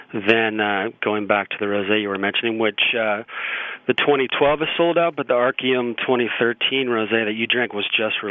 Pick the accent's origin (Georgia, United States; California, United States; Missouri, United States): California, United States; Monterey; I grew up in Monterey, California, and everyone basically works in the hospitality industry